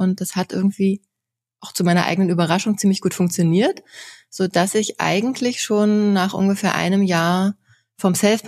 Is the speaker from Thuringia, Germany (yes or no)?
no; Lichterfelde, Berlin, Germany; die alle in meiner Heimat Lichterfelde spielen, wo ich auch lebe.